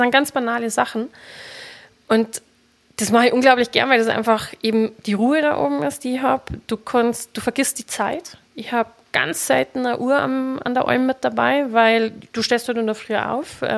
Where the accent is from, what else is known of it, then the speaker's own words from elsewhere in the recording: Bavaria, Germany; und es sind ja feste Eumerer, sagt man bei uns in Bayern